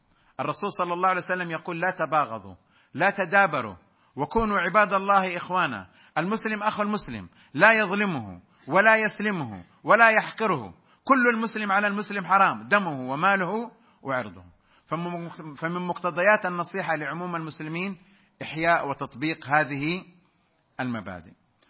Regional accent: Saudi Arabia; نحن سفراء عن بلدنا السعودية

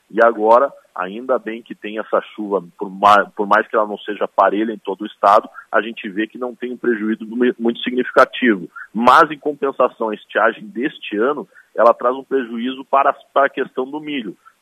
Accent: Frederico Westphalen, Rio Grande do Sul, Brazil; a região noroeste, perto da minha cidade natal, Frederico Westphalen.

